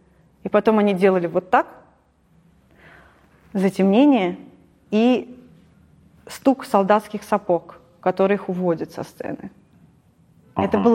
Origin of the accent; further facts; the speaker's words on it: Moscow, Russia; Я говорю, я из Москвы.